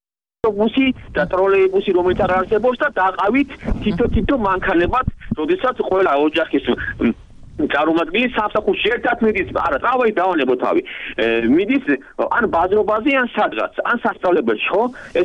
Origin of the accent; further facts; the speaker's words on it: Tbilisi, Georgia; მე ბლეხანოველი ვარ.